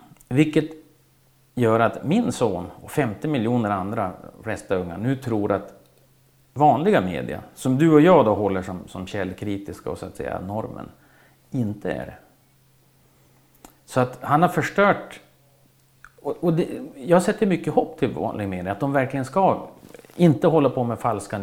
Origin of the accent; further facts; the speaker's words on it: Örnsköldsvik, Västernorrland County, Sweden; Jag kommer från Övik.